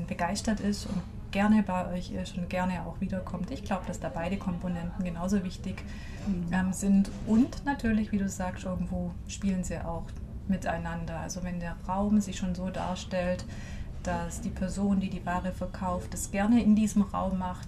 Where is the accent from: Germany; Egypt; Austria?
Germany; Friedrichshafen, Baden-Württemberg; ich bin in Friedrichshafen groß geworden, ich verbinde das mit meiner Kindheit.